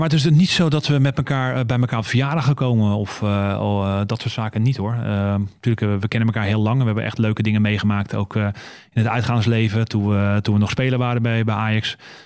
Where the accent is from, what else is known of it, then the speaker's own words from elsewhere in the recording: South Holland, Netherlands; Ik kwam uit de Bolderstreek.